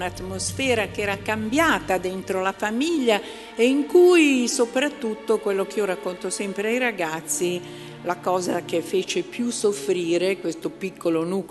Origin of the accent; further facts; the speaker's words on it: Milan, Lombardy, Italy; sono nata a Milano, una famiglia milanese da 2-3 generazioni e una famiglia ebraica laica.